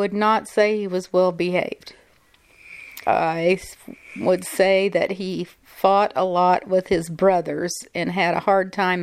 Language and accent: English; Odessa, Missouri, United States; I grew up in Odessa, Missouri.